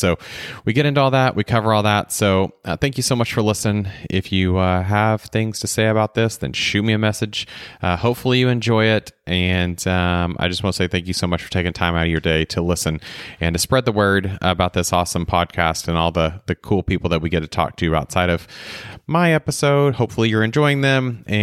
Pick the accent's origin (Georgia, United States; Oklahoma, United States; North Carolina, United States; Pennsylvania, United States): Oklahoma, United States; El Reno; So I grew up in El Reno, smaller town about 30 minutes west of Oklahoma City.